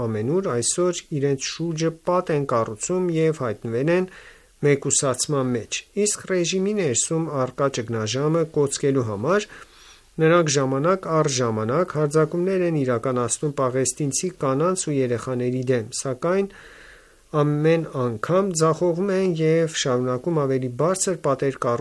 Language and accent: Armenian; Iran; ես նույնպես որպես իրանցի մեծացել եմ այս մշակույթի մեջ